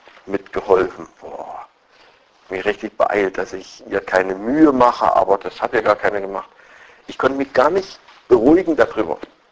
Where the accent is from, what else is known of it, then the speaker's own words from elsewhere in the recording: Saxony, Germany; das hatte ich zur Genüge in meiner Kindheit im Erzgebirge.